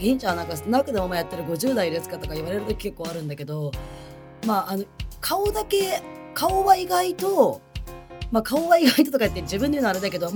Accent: Ibaraki, Japan; moved away as an adult; now in Tokyo, Japan; 私9年ぐらい前から東京に上京してきたんだけど、茨城から、地元茨城で

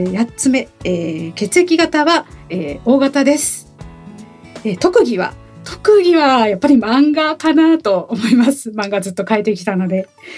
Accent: Shakujii, Tokyo, Japan; also born or lived in Ogikubo, Tokyo / Hidaka, Saitama; 出身地はですね、多分私東京の荻窪と母から聞いたんですけれども、育ちは石神井公園というところで育ちまして、学生時代はずっと埼玉の日高市というところですね、そこで育ちました。

